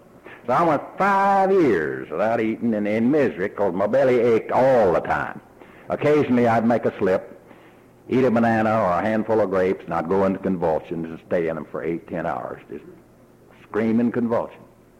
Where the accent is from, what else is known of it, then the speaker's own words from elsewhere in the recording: Texas, United States; because I was raised in West Texas. I'd seen lots of tornadoes